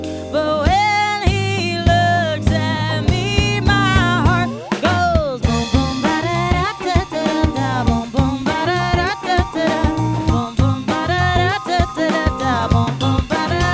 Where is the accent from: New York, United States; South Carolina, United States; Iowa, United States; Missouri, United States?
Missouri, United States; Kansas City; and I'm from Kansas City, so we have a little feud with that.